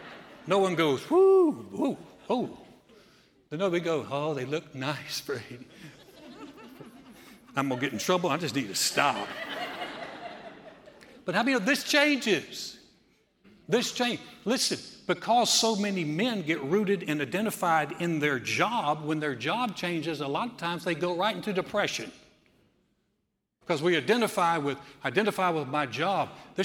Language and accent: English; the South, United States; I grew up in the South. My parents were both from Georgia, born in Alabama, raised in Georgia, very Southern.